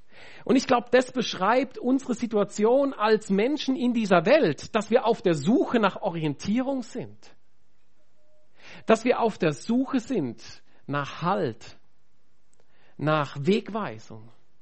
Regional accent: Switzerland; das stellt uns als Europäer und als Christen und als Schweizer vor wichtigen Fragen

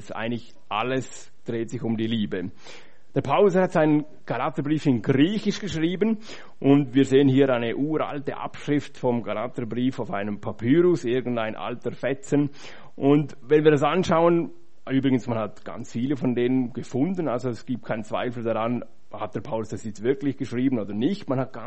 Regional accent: Liechtenstein; weil bei uns in Liechtenstein, wir haben keinen See.

